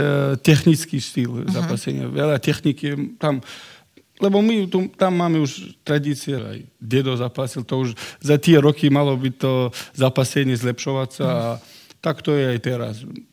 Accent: Vladikavkaz, North Ossetia–Alania, Russia; now in Slovakia; Doma v Vladikavkáze. Akože my, no nie na Slovensku, ale zo Slovenska prišlo veľa ľudí ku mne na svadbu.

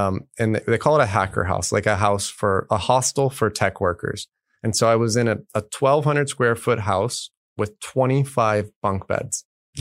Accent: Los Angeles, California, United States; now in Austin, United States; In Los Angeles.

